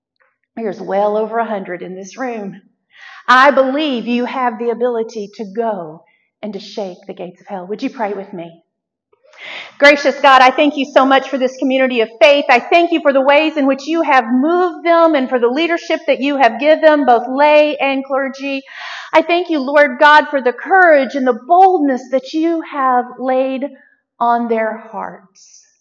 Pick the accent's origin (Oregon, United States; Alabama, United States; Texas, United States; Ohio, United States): Texas, United States; I'm from Texas, so we don't get blizzards either.